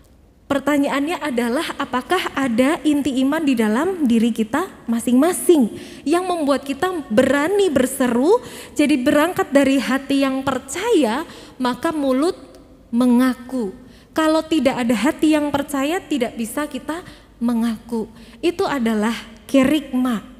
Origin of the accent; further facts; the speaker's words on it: Weleri, Central Java, Indonesia; Karena saya dari Weleri ya Bapak Ibu, kadang-kadang muncul bahasa Jawanya enggak apa-apa ya.